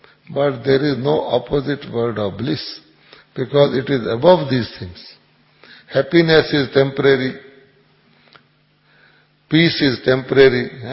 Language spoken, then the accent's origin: English; New Zealand; English is a second language; I come from New Zealand with 6 brothers and sisters.